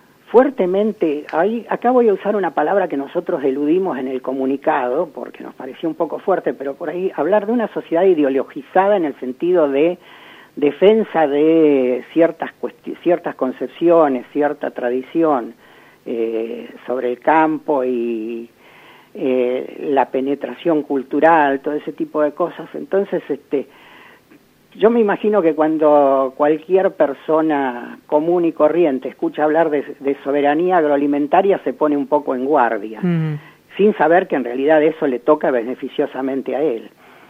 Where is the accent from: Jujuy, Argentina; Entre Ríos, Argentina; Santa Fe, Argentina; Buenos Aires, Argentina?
Buenos Aires, Argentina; yo tengo que confesar acá que soy venido y quedado, no soy Nick, no soy nacido y criado, yo vengo de Buenos Aires. Viví casi 40 años ahí, en Buenos Aires, en el Gran Buenos Aires